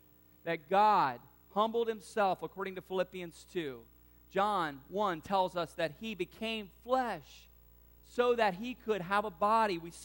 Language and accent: English; the South, United States; I told you many times, I grew up in the South